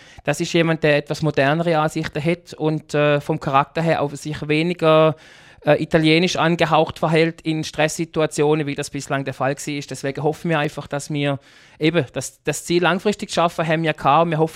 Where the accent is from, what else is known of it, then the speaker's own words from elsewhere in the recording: Germany; Ich bin Walliser im Herzen, aber mein Pass, da ist ein grosser Adler drauf, als ich bin ein Deutscher.